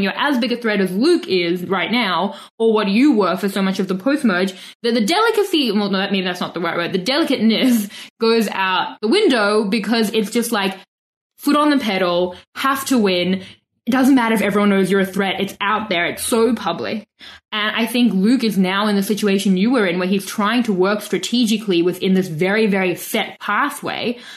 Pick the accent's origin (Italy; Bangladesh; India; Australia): Australia; accent: Australian; See, I don't even know what my accent is. So, because I don't have, like, a traditionally really Australian accent, but I think people who listen to the podcast internationally think my accent is just traditional Australian, but it's not.